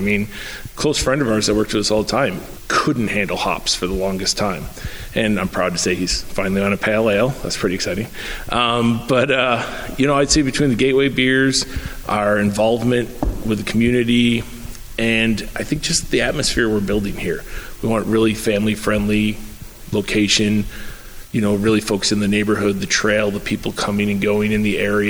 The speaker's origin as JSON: {"language": "English", "town": "Buffalo", "region": "New York", "country": "United States", "said": "I'm originally from Buffalo, New York, and I know going back home all the time, scenes exploded there."}